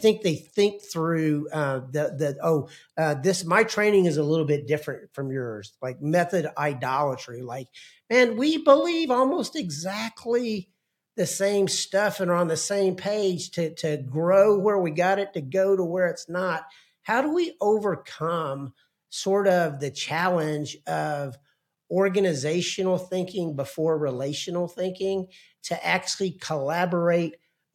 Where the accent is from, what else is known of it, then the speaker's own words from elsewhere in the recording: Louisiana, United States; So I'm from Louisiana as well.